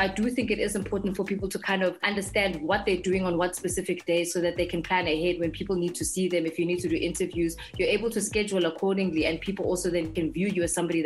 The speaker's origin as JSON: {"language": "English", "town": "Johannesburg", "region": "Gauteng", "country": "South Africa", "tie": "born or raised there", "said": "because I grew up in Johannesburg."}